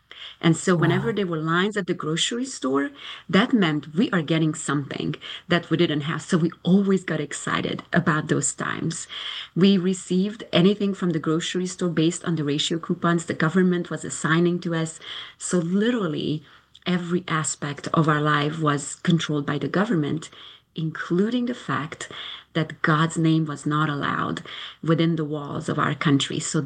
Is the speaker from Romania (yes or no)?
yes; Romania; I grew up in Romania during the communism. So when I was born, it was already communism.